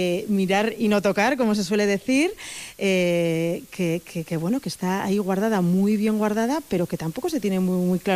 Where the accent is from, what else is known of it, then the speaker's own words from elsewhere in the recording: Pamplona, Navarre, Spain; now in Vitoria, Spain; pero soy de Pamplona. Llevo 20 años viviendo en Vitoria